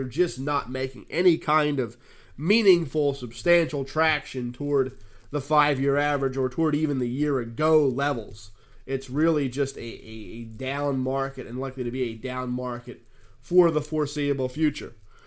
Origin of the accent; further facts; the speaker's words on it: Philadelphia, Pennsylvania, United States; There were snow flurries, snow showers up around my hometown of Philadelphia just the other day.